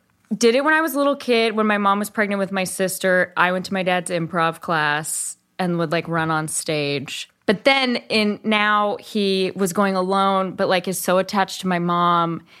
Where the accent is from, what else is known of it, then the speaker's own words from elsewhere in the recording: Berkeley, California, United States; I grew up in Berkeley, and then my parents moved to like bougier Bay Area with like traditions.